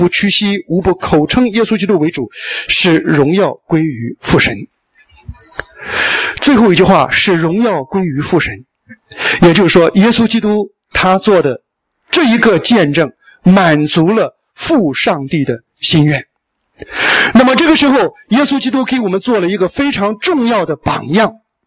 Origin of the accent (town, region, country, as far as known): China